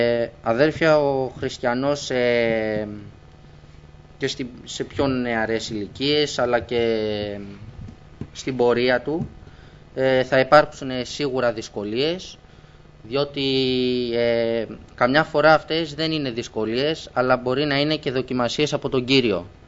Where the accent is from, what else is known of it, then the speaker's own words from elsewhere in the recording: Athens, Attica, Greece; είμαι 18 ετών, κατάγομαι από την Αθήνα και έχω έτσι και λίγες ρίζες οικογενειακός εδώ από τον παππού.